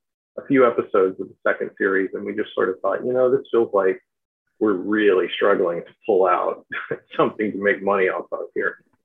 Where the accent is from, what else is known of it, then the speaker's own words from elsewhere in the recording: Arkansas, United States; set in my home state of Arkansas and relatively close to where I grew up as well. So talking about Southwest Arkansas, South Central Arkansas